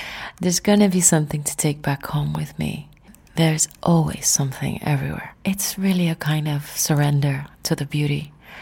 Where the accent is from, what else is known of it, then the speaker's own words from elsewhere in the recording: Cuba; I tell people I come from Cuba, they just immediately get this smile on their face